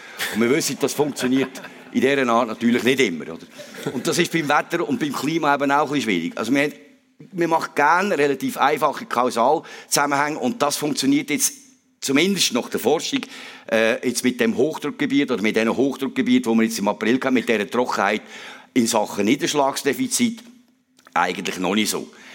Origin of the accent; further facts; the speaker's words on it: Switzerland; außer ich bin im Seetal aufgewachsen.